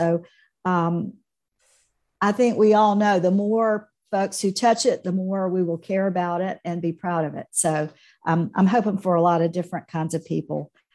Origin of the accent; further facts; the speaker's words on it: Georgia, United States; I'm a redneck from South Georgia.